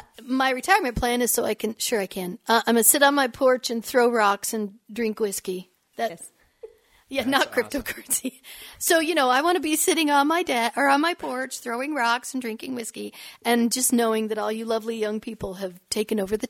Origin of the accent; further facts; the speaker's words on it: Idaho, United States; I'm from Idaho. I don't want to go back to Boise and live in Boise.